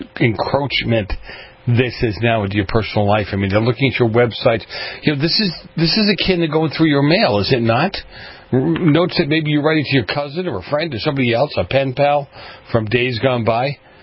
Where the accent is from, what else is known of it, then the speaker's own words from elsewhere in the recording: Boston, Massachusetts, United States; You had people where I grew up in Boston, where you had a lot of Italian immigrants there